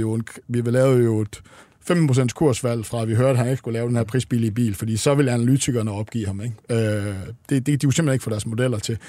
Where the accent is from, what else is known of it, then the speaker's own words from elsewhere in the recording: Jutland, Denmark; Jeg kan jo huske som jyde første gang, jeg skulle køre ind i København, ikke?